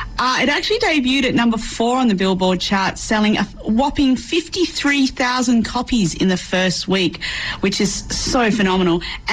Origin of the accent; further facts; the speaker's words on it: Australia; now in Vancouver, Canada; I know that I'm originally Australian, but I've been here for 5 years.